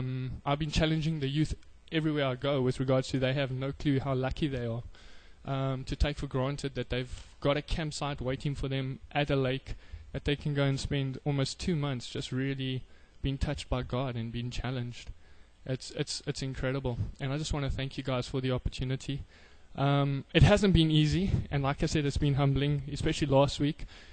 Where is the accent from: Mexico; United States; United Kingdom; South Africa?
South Africa; I'm South African